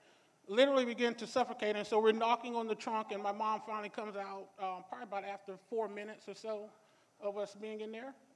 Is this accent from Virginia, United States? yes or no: no; Atlanta, Georgia, United States; I am from Atlanta, Georgia. Both my parents are living there along with my brother.